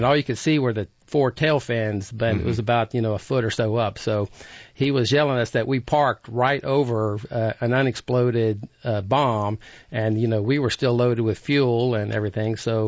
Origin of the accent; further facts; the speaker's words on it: College Station, Texas, United States; When I grew up in College Station, there was only one school for each level.